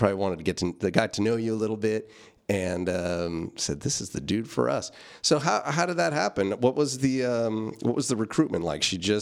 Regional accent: Vallejo, California, United States; So two Vallejoans right here.

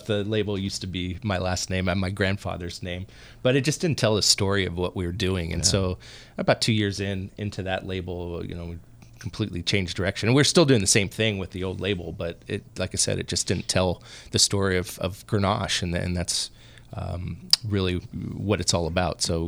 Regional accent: San Ramon, California, United States; And, and I grew up in the East Bay in San Ramon, so they were really hitting up, Napa Valley in the early 80s.

